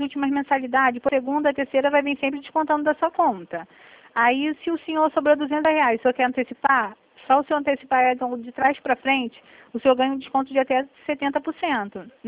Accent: Rio de Janeiro, Brazil; é porque eu sou mesmo do Rio de Janeiro, né? Por isso que o senhor está reparando meu sotaque.

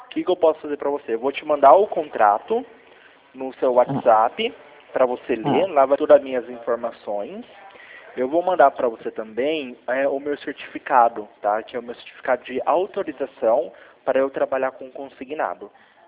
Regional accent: Campinas, São Paulo, Brazil; eu sou aqui de Campinas, São Paulo, certo?

